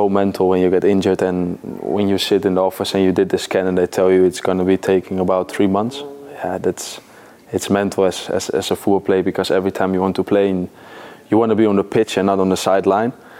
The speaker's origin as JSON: {"language": "English", "country": "Germany", "said": "when I came from Germany"}